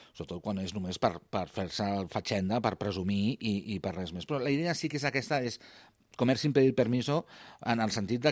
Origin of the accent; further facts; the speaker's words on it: Barcelona, Catalonia, Spain; jo que sóc de Barcelona, sóc també de Barcelona que les Rambles, tenia aquesta mirada una mica molt barcelonina